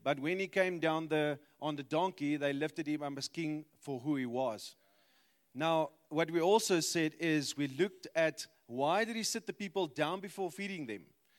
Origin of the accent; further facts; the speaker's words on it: Pretoria, Gauteng, South Africa; I'm from Pretoria, Tswane.